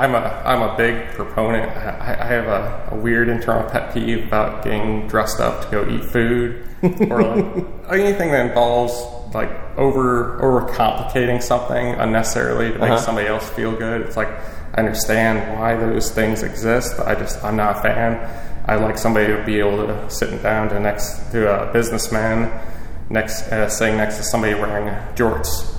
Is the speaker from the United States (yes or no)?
yes; Toledo, Ohio, United States; also born or lived in Southern US; It's like growing up in Toledo, Ohio, Midwestern kid, and moving throughout the South, these all the dishes aren't just like slapped on there.